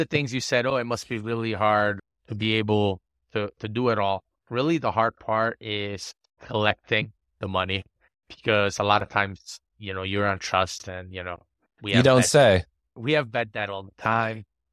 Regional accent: United States; I just obviously being an American, I would hope that every sports book would take a fair bet from everybody.

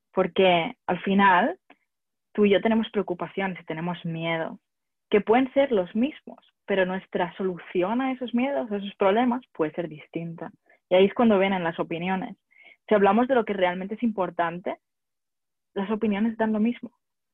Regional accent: Barcelona, Catalonia, Spain; also born or lived in France / London / United States

